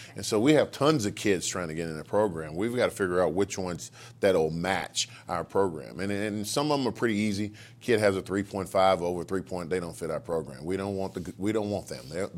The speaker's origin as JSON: {"language": "English", "town": "Little Rock", "region": "Arkansas", "country": "United States", "tie": "born or raised there", "said": "And so I go back to my hometown of Central Arkansas, Little Rock, and I start this program to send kids off to college."}